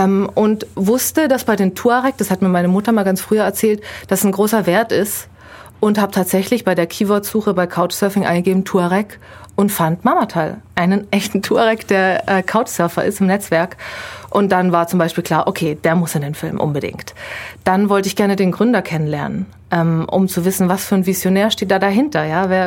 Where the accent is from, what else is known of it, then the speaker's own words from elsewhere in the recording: Isny, Baden-Württemberg, Germany; also born or lived in Ulm; Also ich bin im Allgäu geboren, in Isny, und dann ganz oft in der Region umgezogen. Also ich habe in Legau gewohnt, in Dietenheim, in Illertissen, in Herrenstetten und bin dann auch nach Ulm für ein paar Jahre, wo ich auch mein Abitur gemacht habe.